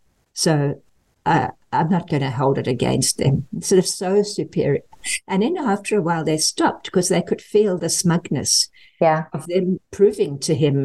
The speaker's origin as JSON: {"language": "English", "country": "South Africa", "tie": "born or raised there", "said": "we grew up in South Africa where sport is a very high part of your acceptance in the culture."}